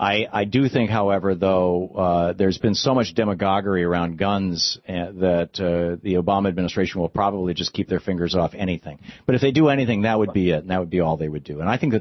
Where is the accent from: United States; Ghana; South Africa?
United States; Michigan; I grew up in Michigan. I know.